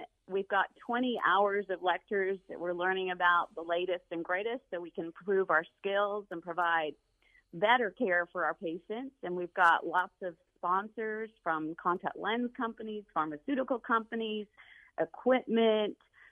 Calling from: Destin, Florida, United States; Yes, I'm calling in from Destin this time at a conference here.

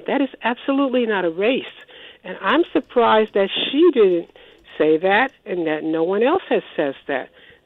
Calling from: Staten Island, New York, United States; I'm calling from Staten Island, New York.

